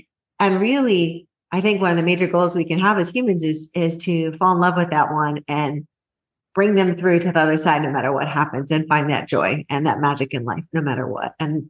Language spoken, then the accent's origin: English; Detroit, Michigan, United States; born there; I was born in the Detroit, Michigan area.